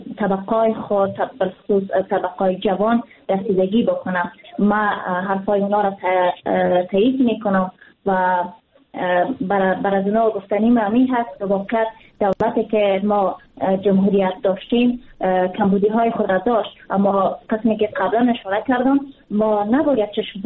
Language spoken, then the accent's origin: Persian; Afghanistan; فراموش کرده بودیم که ما یک افغان هستیم